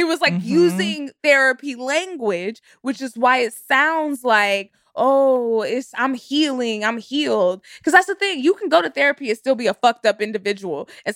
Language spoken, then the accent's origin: English; Texas, United States; But also, like, I grew up in Texas.